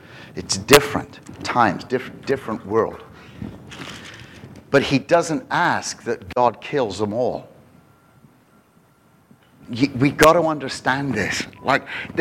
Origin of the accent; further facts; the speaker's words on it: Canada; money in my drawer. So I'm Canadian.